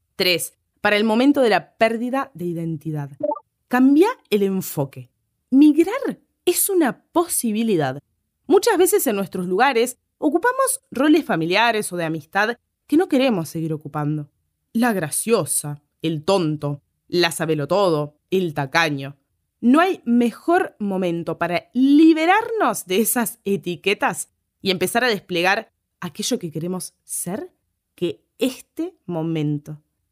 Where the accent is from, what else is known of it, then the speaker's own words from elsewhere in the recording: Argentina; now in Spain; tengo mis costumbres argentinas que amo y llevo a todos lados. Tengo mi propio acento y mi propio modo de hablar y de ser.